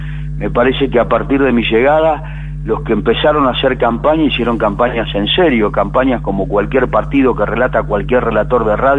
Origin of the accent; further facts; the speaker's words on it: Alberti, Buenos Aires Province, Argentina; Yo nací en Alberti, en la provincia de Buenos Aires.